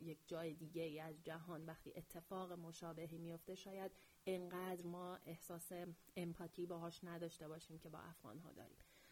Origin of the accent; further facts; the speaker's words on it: Iran; به عنوان یه ایرانی آدم خجالت میکشه